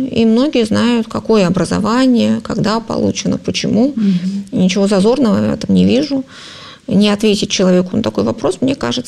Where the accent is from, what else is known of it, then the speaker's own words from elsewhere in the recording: Saint Petersburg, Russia; Я росла на Петроградской, да, там много хороших школ.